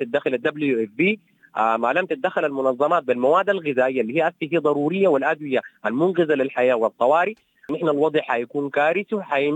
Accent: Sudan; والحرب دي إحنا المتضررين منها كسودانيين في الأساس الأول

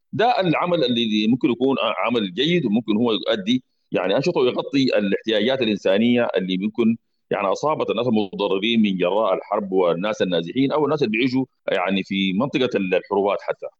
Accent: Sudan; يعني الآن عندنا في السودان بنعمل بقانون اللي هو 2006

